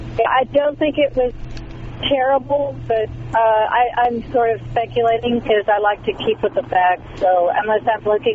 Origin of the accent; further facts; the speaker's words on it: Texas, United States; now in Brooklyn, United States; Well, I've only been in Brooklyn 6.5 years. I grew up in Texas.